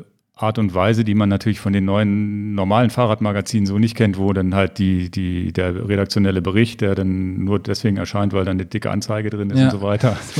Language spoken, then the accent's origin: German; Hanover, Lower Saxony, Germany; born there; Ich bin in Hannover geboren.